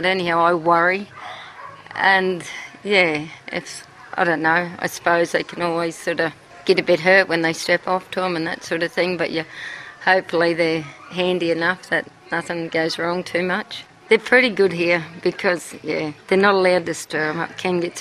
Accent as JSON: {"language": "English", "town": "Tennant Creek", "region": "Northern Territory", "country": "Australia", "said": "I'm from Tennant Creek Station."}